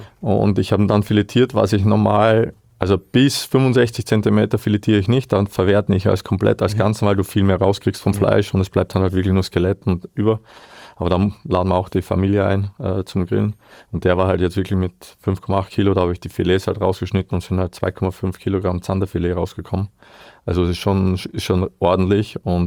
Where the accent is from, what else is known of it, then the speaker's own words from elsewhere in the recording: Burgenland, Austria; ich war ja noch so verrückt bei uns im Burgenland, weil wir ja langgezogen sind. Wir mussten zweimal in der Woche nach Eisenstadt hochfahren und Wahnsinn.